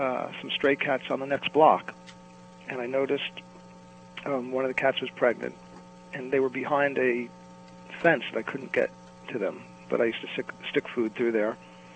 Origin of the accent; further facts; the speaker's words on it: New Jersey, United States; I grew up in New Jersey